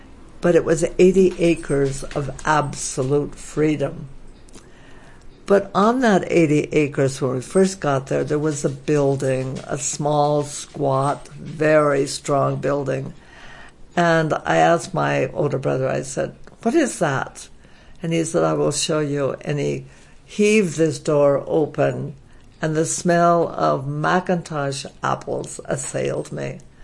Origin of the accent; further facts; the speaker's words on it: Missoula, Montana, United States; now in Bozeman, United States; Came to Bozeman in 1961. And I didn't know anything about Bozeman. I was from Missoula, that area, and the reservation was 25 miles north of Missoula.